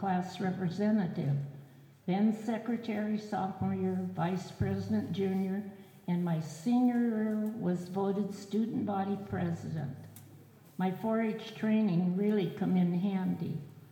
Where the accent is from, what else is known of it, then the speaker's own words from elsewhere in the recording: Carnation, Washington, United States; growing up in Tolt Carnation was great, with all the church and school activities, sock dances after the ball games, dances at the Odd Fellows Hall